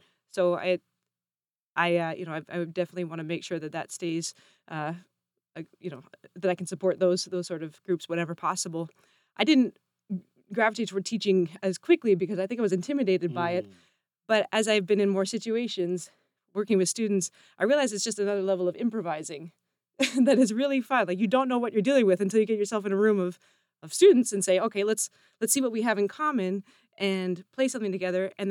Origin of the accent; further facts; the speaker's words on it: Canada; which, you know, being a Canadian, I think I'm quite obsessed with it, actually.